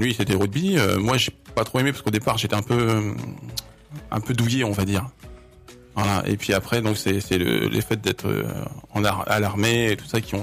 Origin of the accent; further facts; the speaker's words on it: Normandy, France; Moi, j'ai grandi en Normandie, mais je suis redescendu.